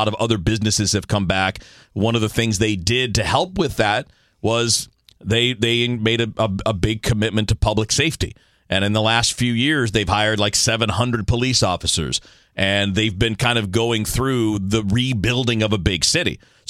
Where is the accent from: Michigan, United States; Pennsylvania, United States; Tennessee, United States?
Michigan, United States; Detroit; I grew up in Detroit